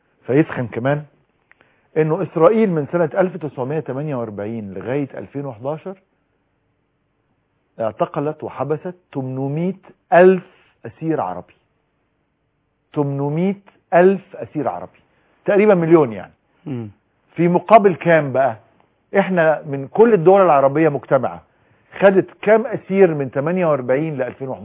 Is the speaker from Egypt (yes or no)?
yes; Egypt; احنا عندنا في سيناء